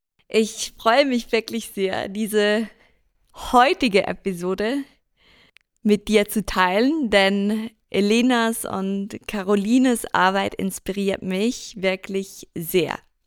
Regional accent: Zurich, Switzerland; Ich komme aus Zürich und pendle zwischen Berlin und meiner Heimatstadt.

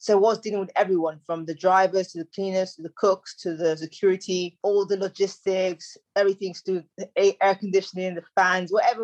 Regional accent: London, United Kingdom; born there; also born or lived in Nigeria / Australia / United States / Scotland; that's a Nigerian surname. I was born in London, but I've actually lived in the UK. I've lived in Nigeria. I've lived in Australia. I've lived in America, Scotland, Wales.

